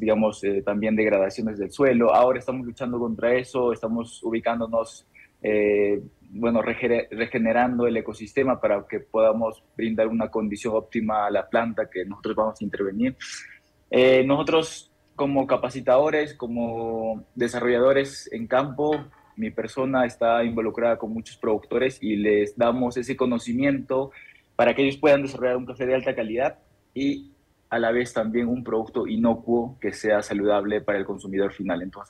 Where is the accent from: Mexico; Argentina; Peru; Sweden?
Peru; La Convención, Cusco; Por ejemplo, en la provincia de la Convención de donde yo soy, les puedo comentar un poquito la experiencia.